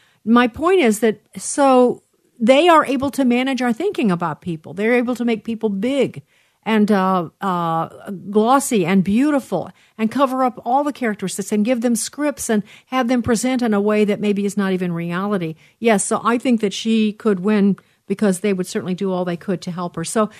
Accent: Chicago, Illinois, United States; Because I'm from Chicago, I know Michelle is street.

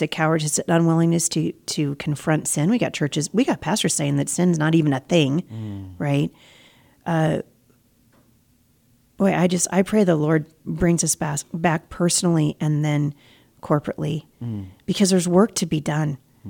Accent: Pacific Northwest, United States; I'm from the Pacific Northwest. I live just outside of Portland, Oregon.

